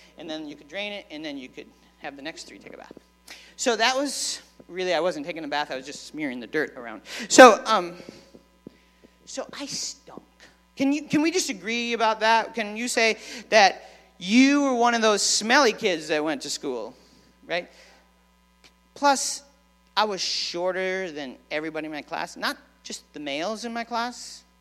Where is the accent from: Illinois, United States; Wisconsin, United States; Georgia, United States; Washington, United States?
Wisconsin, United States; So growing up on the farm that I grew up in Wisconsin, we didn't have... Well, we had running water.